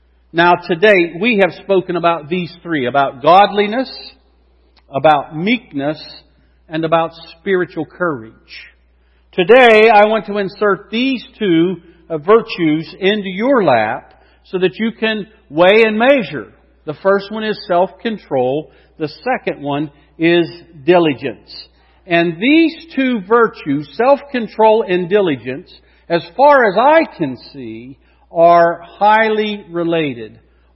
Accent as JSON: {"language": "English", "town": "Butler", "country": "United States", "said": "I'm just, you know, a shepherd, pastor, teacher in a little church in a dumpy town. And I say that I'm from Butler, too."}